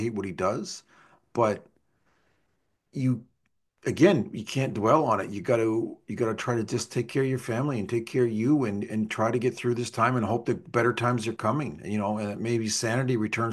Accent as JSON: {"language": "English", "country": "Canada", "said": "I'm a Canadian. I want to be a Canadian."}